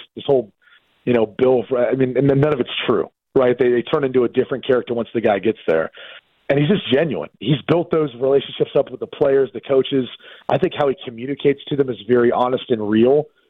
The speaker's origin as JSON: {"language": "English", "town": "Columbus", "region": "Ohio", "country": "United States", "tie": "born or raised there", "said": "I had a lot of respect for the program because I grew up in Columbus, so I understood that rivalry for the game"}